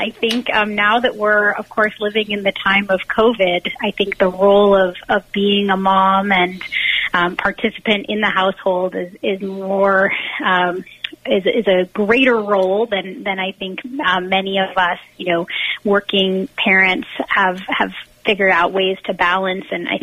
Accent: Eugene, Oregon, United States; Both of my parents were very involved in my local community growing up in Eugene, Oregon

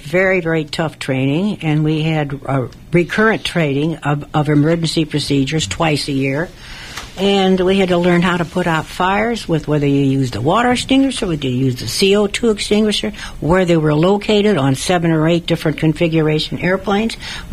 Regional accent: Cleveland, Ohio, United States; I was from Cleveland, not Akron, and that was the home of the National Air Races.

